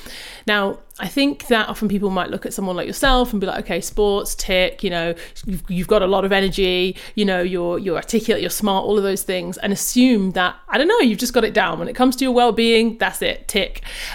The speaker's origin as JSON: {"language": "English", "country": "Jamaica", "said": "I'm good at sprinting. Like I am Jamaican."}